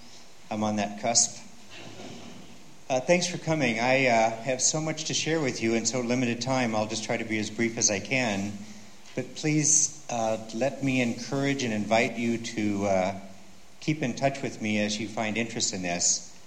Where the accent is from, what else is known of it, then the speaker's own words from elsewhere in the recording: Alaska, United States; So since I'm from Alaska and my governor is running around the United States telling them what she believes